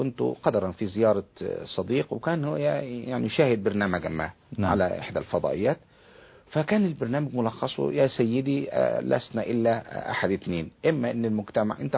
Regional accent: Egypt; انا كمواطن مصري كنت في الخارج،

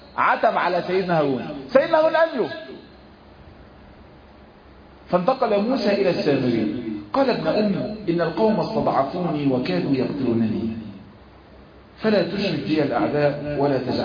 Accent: Egypt

